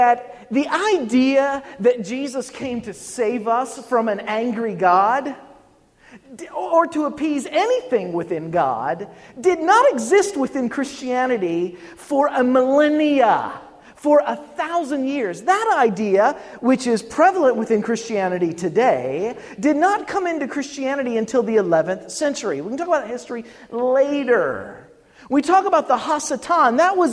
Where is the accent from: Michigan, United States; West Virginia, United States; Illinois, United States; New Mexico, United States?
West Virginia, United States; I'm from West Virginia. We fry it there.